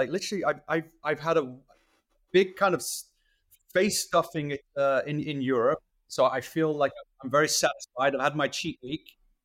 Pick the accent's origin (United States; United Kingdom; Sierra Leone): United Kingdom; Manchester, North West England; I'm from Manchester